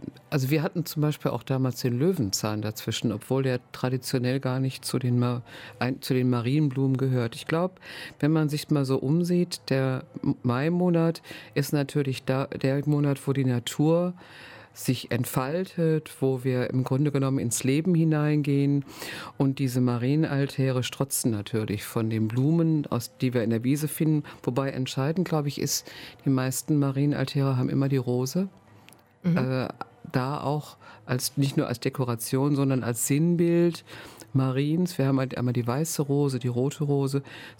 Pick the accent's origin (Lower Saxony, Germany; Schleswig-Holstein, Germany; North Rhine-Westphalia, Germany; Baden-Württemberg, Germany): North Rhine-Westphalia, Germany; Ich stamme aus dem Ruhrgebiet